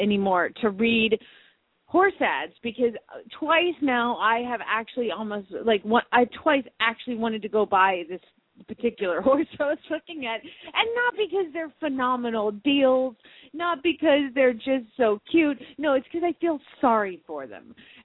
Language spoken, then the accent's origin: English; Phoenix, Arizona, United States; from Phoenix, Arizona